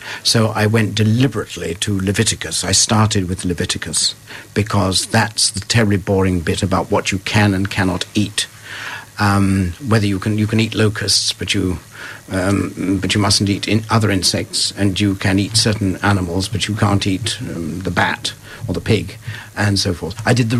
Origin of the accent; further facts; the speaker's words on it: London, United Kingdom; I'm from London, but the first Celtic language that I learned actually was Cornish when I was 15.